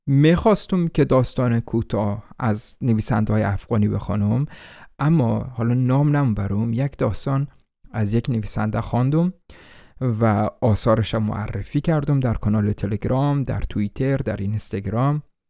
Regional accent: Iran; من ایران در دنیا آمدم بزرگ شده و افغانستان خیلی کم بودم و نمیتونم صحبت کنم، نمیتونم خود رو تغییر بدم.

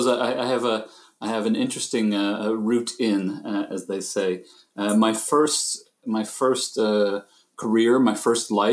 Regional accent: Texas, United States; I grew up in the States, obviously in Texas, from there started studying classical guitar, and then went to the local college and then university there

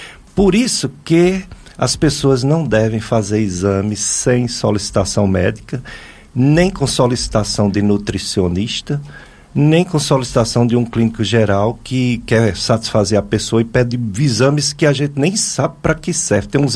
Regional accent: Juazeiro do Norte, Ceará, Brazil; Romeiro nativo, também sou daqui mesmo, do Juazeiro.

